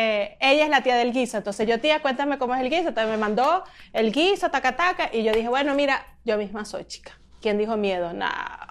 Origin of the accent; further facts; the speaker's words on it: Venezuela; moved away; después que me fui de Venezuela